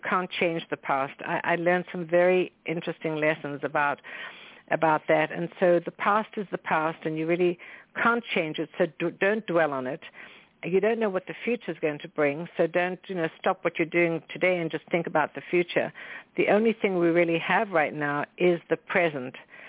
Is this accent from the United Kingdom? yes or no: no; South Africa; You know, we were raised in South Africa to be very polite